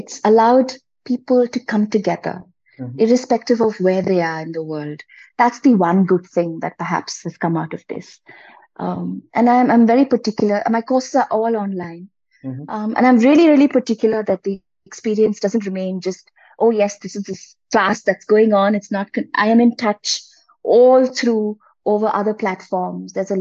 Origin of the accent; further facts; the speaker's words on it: Mumbai, Maharashtra, India; I grew up in Bombay